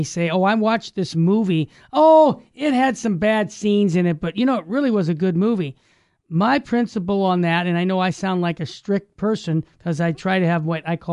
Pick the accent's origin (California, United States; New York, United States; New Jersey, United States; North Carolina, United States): California, United States; Yeah. I mean, in my own diocese, I grew up here in the San Gabriel Valley.